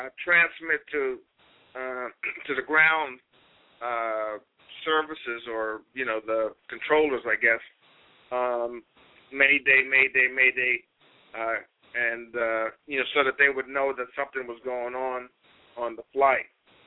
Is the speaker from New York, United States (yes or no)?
yes; New York City, New York, United States; As a New Yorker, I did that for the first time last year in the summer